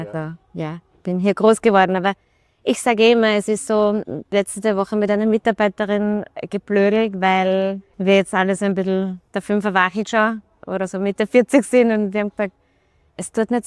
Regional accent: Vilsmoos, Salzburg, Austria; ich bin in Salzburg aufgewachsen, in Bongau, in Vilsmoos. Dort hatten die Eltern eine Jugendherberge. Die Mama ist eine Burgenländerin und der Papa ist ein Steirer.

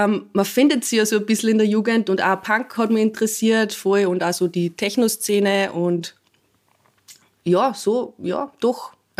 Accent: Upper Austria, Austria; born or raised there

